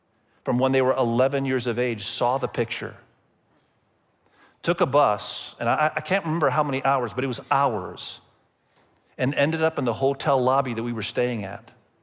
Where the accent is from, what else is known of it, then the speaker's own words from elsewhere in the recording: Indonesia; many of you know that I grew up in Indonesia